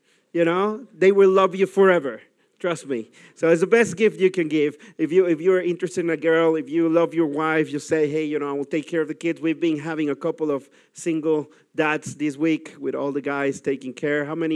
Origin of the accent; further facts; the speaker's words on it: Mexico; English is a second language; now in Netherlands; I'm originally from Mexico, and I promise the church that I will, at the end of the year, speak some more Dutch for sure.